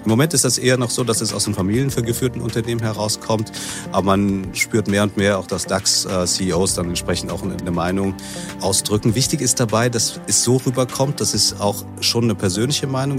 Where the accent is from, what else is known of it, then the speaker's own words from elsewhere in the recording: Bonn, North Rhine-Westphalia, Germany; also born or lived in Manila, Philippines; Ich bin in Manila und Bonn aufgewachsen, also halb philippinisch und halb deutsch.